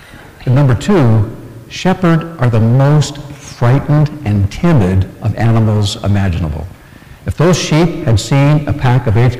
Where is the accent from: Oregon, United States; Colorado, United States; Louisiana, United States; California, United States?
California, United States; Thousand Oaks; I grew up in Ventura County, and at that time, which was a very, very small town called Thousand Oaks.